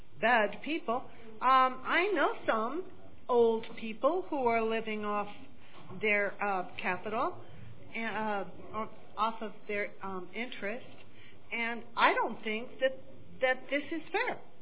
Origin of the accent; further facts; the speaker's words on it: California, United States; from Santa Clara County